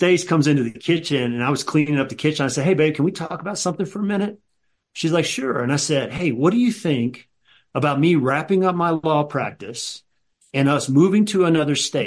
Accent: Louisville, Kentucky, United States; I grew up in Louisville, Kentucky. I went to a great church there.

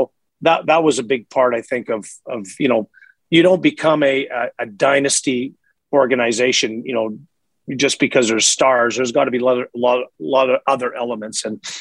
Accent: Montreal, Quebec, Canada; now in Edmonton, Canada; I'm from Eastern Canada, the Montreal area.

